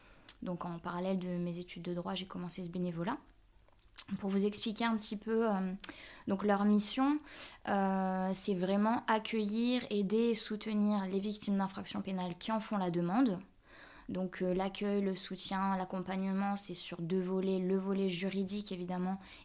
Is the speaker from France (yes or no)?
yes; Arnac-Pompadour, Nouvelle-Aquitaine, France; Alors, j'ai grandi en province, en Corrèze pour être exact.